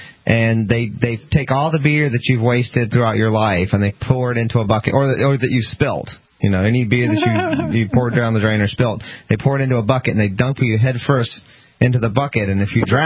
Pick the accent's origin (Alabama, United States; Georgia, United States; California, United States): Georgia, United States; Atlanta; Oh, dear. So, that's my hometown.